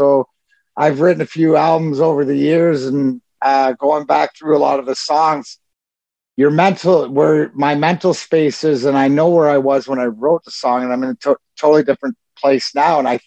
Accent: Leamington, Ontario, Canada; I grew up in Leamington

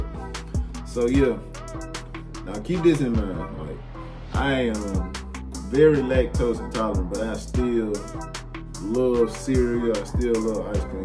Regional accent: Memphis, Tennessee, United States; also born or lived in San Diego; I was born in San Diego, but my mama moved me back to Memphis before I was even one. So I was growing up in Memphis, and my grandma was always still in San Diego.

